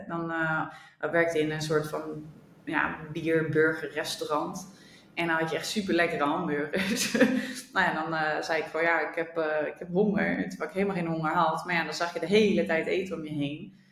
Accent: Rotterdam, South Holland, Netherlands; Ik woonde op dat moment in Friesland. Maar ik kom zelf uit Rotterdam

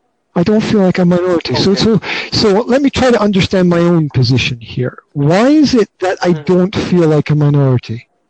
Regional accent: Scotland, United Kingdom; now in Slovakia; Now, my background is that I'm Scottish. I was brought up in Scotland, okay? Now, as a Scottish person living in Slovakia, I have lived here for 19 years.

